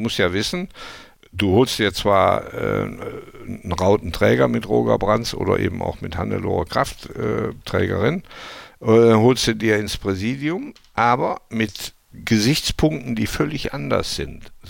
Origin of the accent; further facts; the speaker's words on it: Emmerich, North Rhine-Westphalia, Germany; Emmerich ist jetzt nicht weit weg, wird auch meine Heimatstadt bleiben.